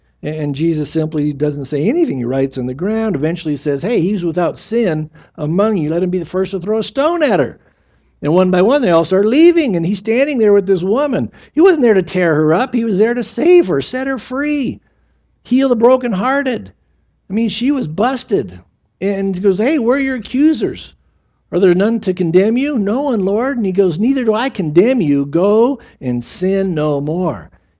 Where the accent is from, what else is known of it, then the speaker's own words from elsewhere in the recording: San Diego, California, United States; I mean, I grew up in San Diego.